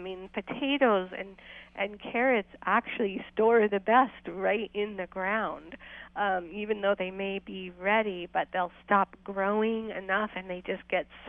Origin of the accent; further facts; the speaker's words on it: Vermont, United States; Right, and I grew up in Vermont where many people had root cellars